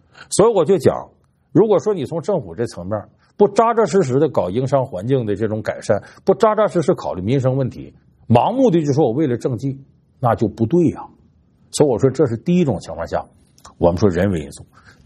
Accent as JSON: {"language": "Chinese", "region": "Northeast China", "country": "China", "tie": "born or raised there", "said": "我既然是东北那片土地出生的，我这血管里一辈子流着大碴子味的血液"}